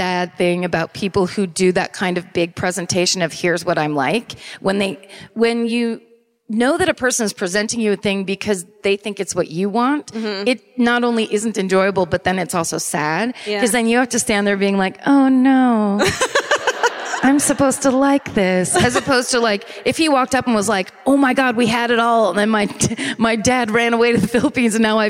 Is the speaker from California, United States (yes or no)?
yes; California, United States; Also, I growing up in Sonoma County, which is like Marin County is the county above San Francisco where all of the rich people live.